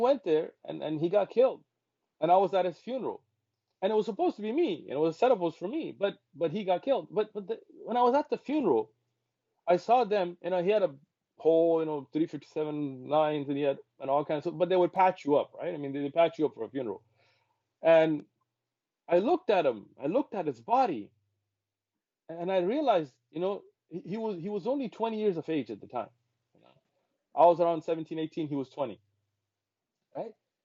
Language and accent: English; Pakistan; No, I'm from Pakistan, man. I'm Pashtun.